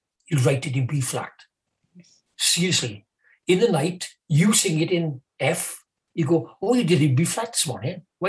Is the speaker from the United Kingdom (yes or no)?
yes; Wales, United Kingdom; he was making me very welcome because I come from Wales, like, you know.